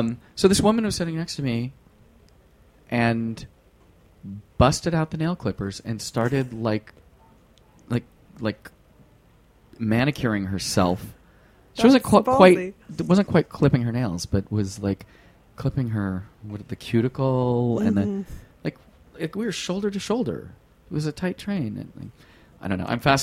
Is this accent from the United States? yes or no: yes; California, United States; also born or lived in San Diego / Los Angeles; now in New York, United States; So I'm from California, and I've called New York home for 25 years, ever since I moved from San Diego to Los Angeles.